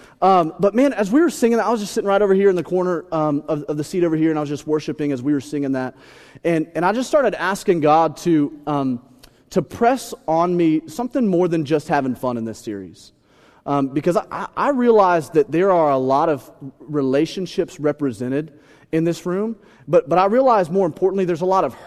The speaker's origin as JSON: {"language": "English", "region": "Alabama", "country": "United States", "tie": "born or raised there", "said": "I felt a little bit like a redneck, kind of at home, you know, because I grew up in Alabama."}